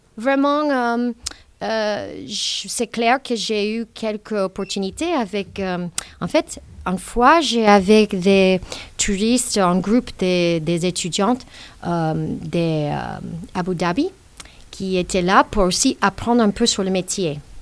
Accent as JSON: {"language": "French", "country": "United States", "said": "comme je suis américaine"}